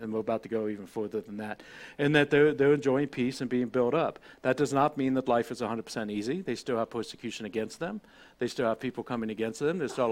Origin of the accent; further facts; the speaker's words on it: Johnstown, United States; also born or lived in Mansfield, United States; so I was born in Mansfield, so that's kind of my hometown. I grew up in Johnstown for about 20-some-odd years, for the most part of my life. So I consider that my hometown.